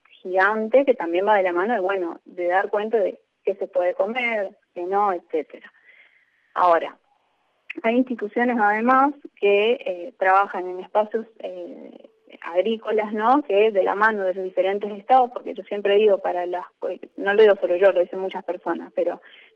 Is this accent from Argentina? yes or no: yes; Argentina; cómo nos identificamos como argentinos y argentinas